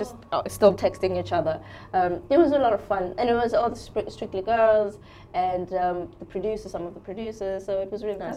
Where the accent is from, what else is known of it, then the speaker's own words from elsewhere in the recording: South Africa; moved away as an adult; So I'm born and raised in South Africa until I was 20, and then I left home.